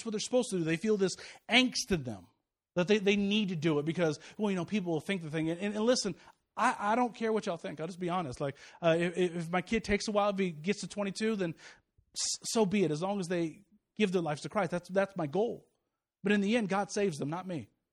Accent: Kansas City, Missouri, United States; I'm from Kansas City, so, you know, that's where they do it right.

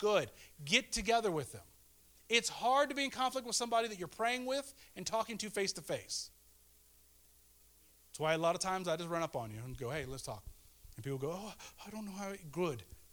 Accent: Kansas City, Missouri, United States; If I have a vegan in my house, I'm not going to bring out my barbecue, though I'm from Kansas City.

